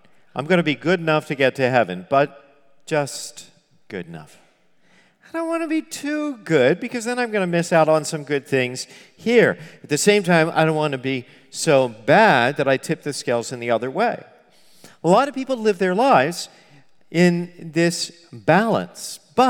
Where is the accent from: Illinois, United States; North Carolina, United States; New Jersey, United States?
New Jersey, United States; I am Italian, and I'm from New Jersey, and I watched The Sopranos.